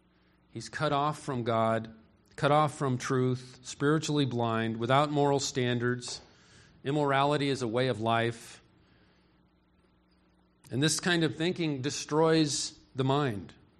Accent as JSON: {"language": "English", "region": "California", "country": "United States", "said": "I come from Southern California. There's a group in Southern California."}